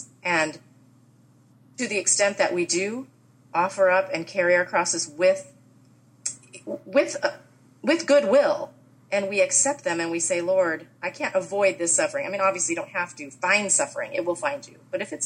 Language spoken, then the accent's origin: English; United States; I really, really, really do. I love being an American.